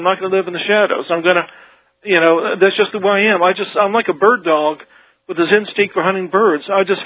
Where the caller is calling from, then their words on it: Rockville, Maryland, United States; I'm calling from Rockville, Maryland.